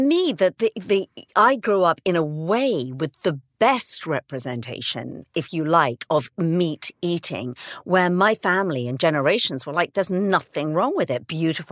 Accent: England, United Kingdom; Okay, so I am from England. Yes. Obviously, the south of England.

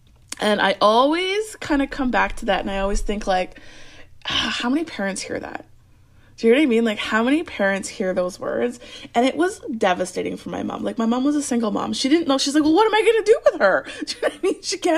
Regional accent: Alberta, Canada; So I grew up in Alberta, which is above Montana-ish, Idaho.

